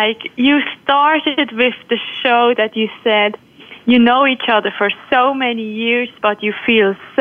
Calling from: Switzerland; English is a second language; I'm calling in from Switzerland, Biesserach.

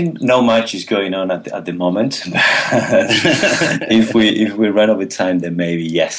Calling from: Madrid, Community of Madrid, Spain; I'm calling in from Madrid, Spain.

